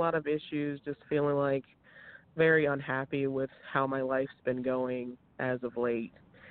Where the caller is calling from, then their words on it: Pittsburgh, Pennsylvania, United States; I'm calling from actually Pittsburgh.